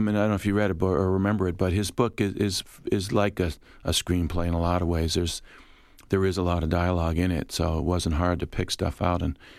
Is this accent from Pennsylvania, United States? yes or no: yes; Philadelphia, Pennsylvania, United States; Well, I come from West Philadelphia, and, it, you know, it's a rough and tumble neighborhood